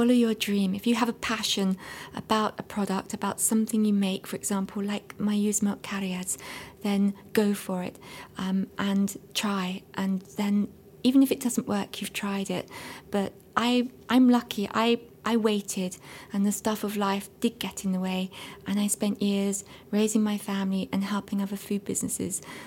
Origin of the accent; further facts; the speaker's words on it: London, United Kingdom; now in Wales; I was actually born and brought up in London, and when my husband brought me here, I just fell in love with it.